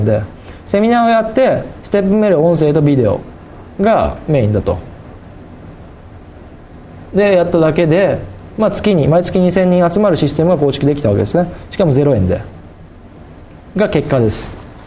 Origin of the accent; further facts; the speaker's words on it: Kochi, Japan; accent: Tosa dialect; でも高知県人ですから、土佐弁が出るんですよね。